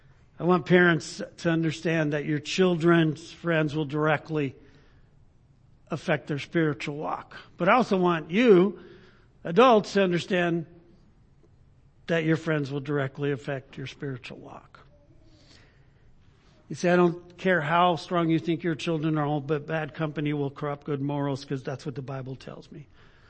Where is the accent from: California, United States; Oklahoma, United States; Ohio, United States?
California, United States; now in Idaho, United States; It's kind of like living in Idaho now, but being from California, right? I could say that. I came from California.